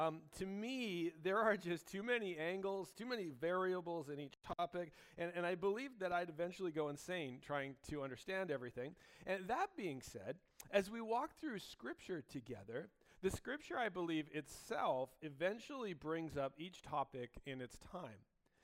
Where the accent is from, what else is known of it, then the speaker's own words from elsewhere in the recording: Canada; I thought, I'm so Canadian, eh?